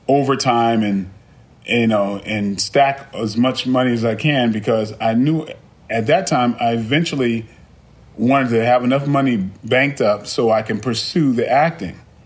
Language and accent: English; Brooklyn, New York, United States; I mean, I grew up in a tough environment. I was originally from Brooklyn.